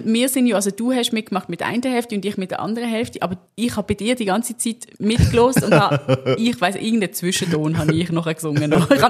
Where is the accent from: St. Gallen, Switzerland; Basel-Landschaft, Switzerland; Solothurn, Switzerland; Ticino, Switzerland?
Basel-Landschaft, Switzerland; Maisprach; Und zwar in Maisprache, also dort, wo ich aufgewachsen bin, für irgendeine Vorführung.